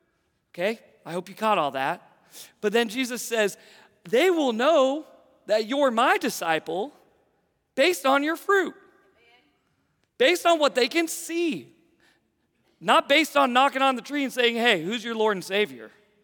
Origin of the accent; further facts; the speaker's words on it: Seattle, Washington, United States; I grew up in Seattle, like I've mentioned many times, and Seattle was a hotbed at that time in high school for the homosexuality movement.